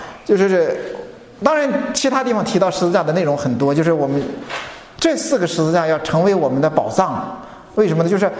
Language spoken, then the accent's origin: Chinese; China; 所以很多的时候，我们中国人就是有的时候讨论一些这些问题的时候